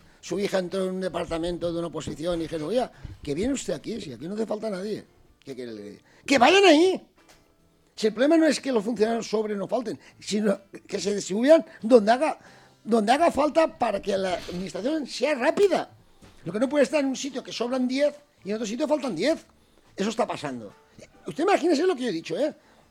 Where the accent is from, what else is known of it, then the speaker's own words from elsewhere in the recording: Chirivella, Valencian Community, Spain; born there; que yo nací en Chiribella, Canices, que yo vi cómo se hizo el río